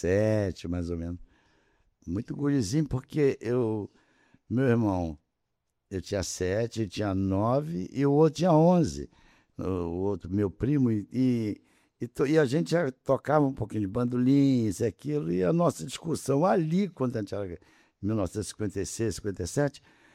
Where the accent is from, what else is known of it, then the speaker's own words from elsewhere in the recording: Petrópolis, Rio de Janeiro, Brazil; now in Niterói, Brazil; Eu sou morador de Niterói há mais de 50 anos, mas eu sou de Petrópolis.